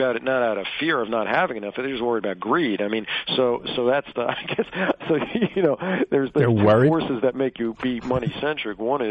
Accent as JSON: {"language": "English", "town": "New York City", "region": "New York", "country": "United States", "tie": "born or raised there", "said": "Like, I grew up in New York City"}